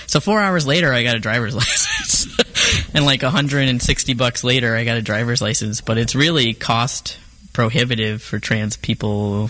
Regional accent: Connecticut, United States; I'm actually not from this area. I'm originally from Connecticut. So Connecticut's pretty easy.

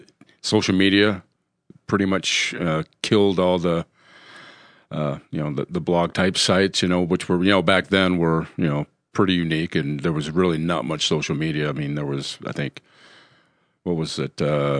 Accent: Sandy, Utah, United States; I was born and raised in Salt Lake County. Awesome. Grew up in Sandy area.

